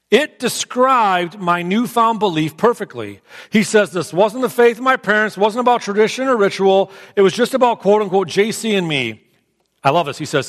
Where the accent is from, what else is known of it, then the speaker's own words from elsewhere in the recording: Clinton Township, Michigan, United States; I mentioned before that I was born and raised Catholic over in Clinton Township.